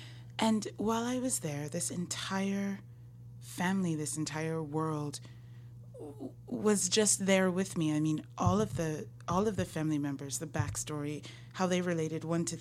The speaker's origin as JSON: {"language": "English", "region": "London", "country": "United Kingdom", "tie": "born there", "said": "I was born in London."}